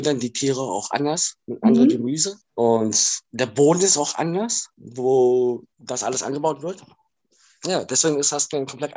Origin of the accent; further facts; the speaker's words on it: East Germany, Germany; Ja, weil wir sind ja im Osten aufgewachsen